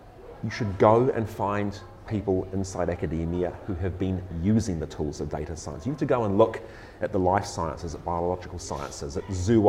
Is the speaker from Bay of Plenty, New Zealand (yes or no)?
yes; Rotorua, Bay of Plenty, New Zealand; I'll obviously give you one from my hometown of Rotorua.